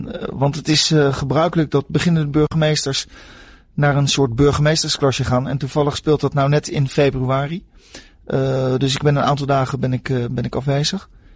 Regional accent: The Hague, South Holland, Netherlands; Ik heb dat ook gezien in Den Haag, waar ik vandaan kom.

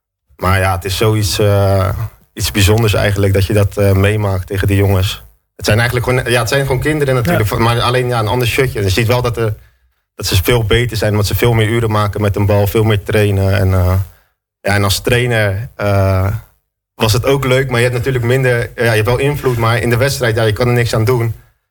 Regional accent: Amsterdam, North Holland, Netherlands; Als Amsterdammer, ja.

